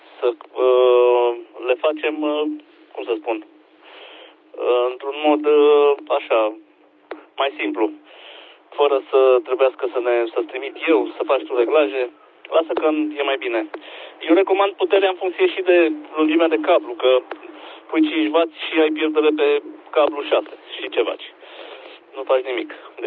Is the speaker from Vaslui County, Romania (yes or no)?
no; Brașov, Brașov County, Romania; Momentan în Devan Y2, dar sunt deloc din Brașov.